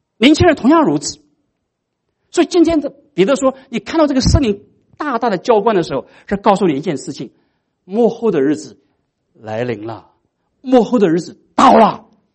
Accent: China; 我们中国人说，外行人看什么？看热闹

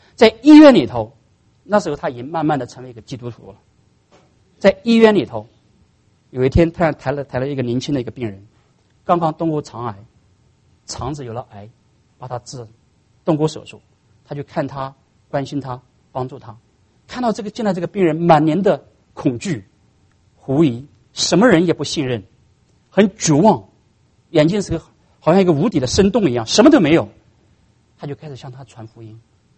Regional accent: China; 可能我们从大陆来的人可能不了解这个历史，

